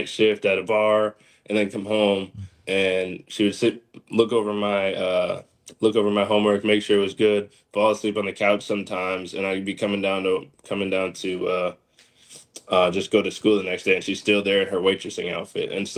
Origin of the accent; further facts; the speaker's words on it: New London, Connecticut, United States; I grew up in New London, Connecticut. Portion of my childhood, I was raised by a single mother.